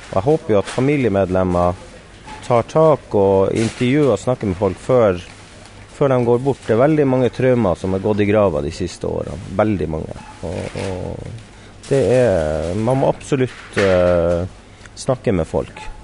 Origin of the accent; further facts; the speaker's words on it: Evenes, Nordland, Norway; Ja, altså jeg kommer opprinnelig fra Evenes I Nordland. Vokst opp I bunkersene som beskyttet Tirpitz under krigen.